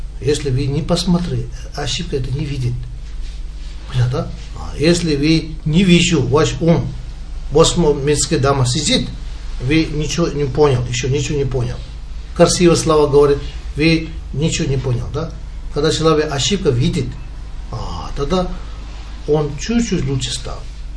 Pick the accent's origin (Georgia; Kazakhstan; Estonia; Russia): Russia; Russian is a second language; Учитель, я тоже россиянин, да?